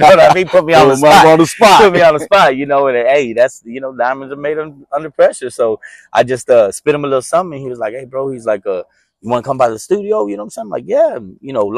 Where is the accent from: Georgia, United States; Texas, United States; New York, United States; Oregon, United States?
Texas, United States; Corpus Christi; also born or lived in Killeen, United States / Dripping Springs, United States; So I'm originally from Corpus Christi, man. I was born in Killeen, Texas. Pops was in the Army, you know what I'm saying? So we moved around quite a bit. But most of my childhood was spent in Corpus and in Dripping Springs, Texas